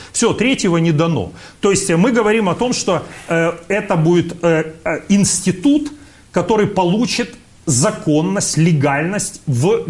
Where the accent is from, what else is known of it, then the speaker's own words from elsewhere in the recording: Belarus; Вопрос в том, что мы, белорусы, мне кажется, что уже наелись